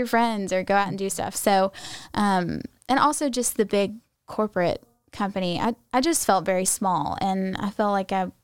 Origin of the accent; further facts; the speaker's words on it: Augusta, Georgia, United States; So I grew up in Augusta, grew up at Reed. And I went to the University of Georgia, studied entertainment.